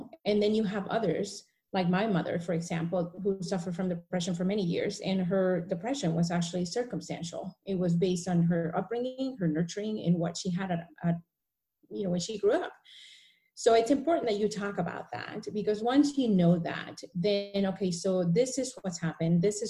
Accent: Mexico City, Mexico; I'm from Mexico City, so you know that. I may not be saying that right.

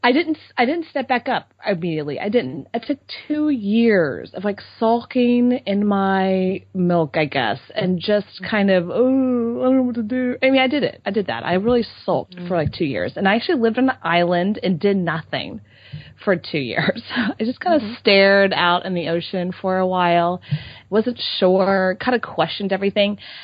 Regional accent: Houston, Texas, United States; Ex-Houstonian and currently in Texas. So we're Texan women here.

